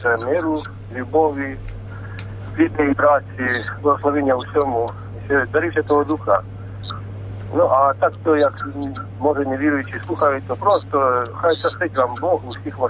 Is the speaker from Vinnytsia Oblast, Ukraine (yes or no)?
yes; Vinnytsia Oblast, Ukraine; я з Вінницької області, маємо 5 дітей